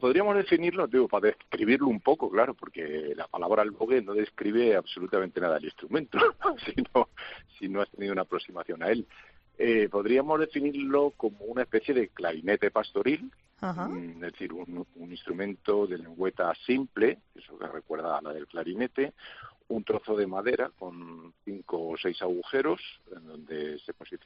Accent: Madrid, Community of Madrid, Spain; yo soy de Madrid.

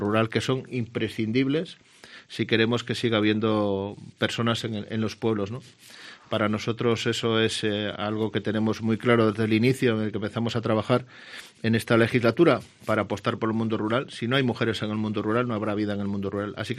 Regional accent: Camponaraya, Castile and León, Spain; se tiene en cuenta esta situación de mi origen, que soy del Bierzo, que soy de Campo Noraya

